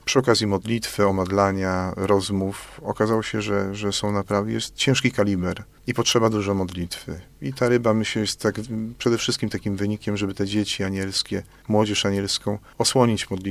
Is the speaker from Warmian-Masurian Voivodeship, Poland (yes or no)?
yes; Nowe Miasto Lubawskie, Warmian-Masurian Voivodeship, Poland; now in Jarocin, Poland; jestem franciszkaninem zwykłym, bo jest kilka tam odmian rodzajów. Mieszkam teraz od lipca, będę mieszkał w Jarocinie. Pochodzę z Nowego Miasta Lubawskiego. Jestem kapłanem od 5 lat.